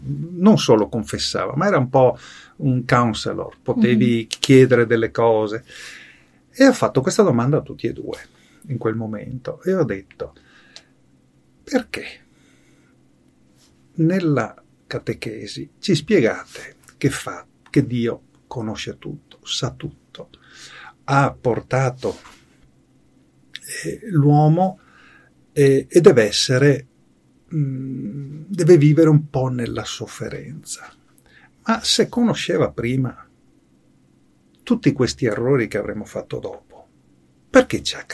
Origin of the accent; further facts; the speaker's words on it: Venice, Veneto, Italy; born there; Io dico sì, sono nato a Venezia e adesso sono qui.